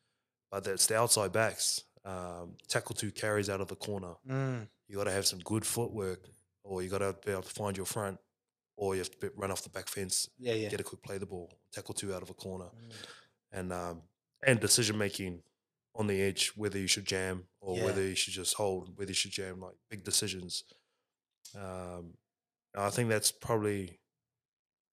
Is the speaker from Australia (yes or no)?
no; New Zealand; But when I grew up in New Zealand, bro, we were outside until the sun went down.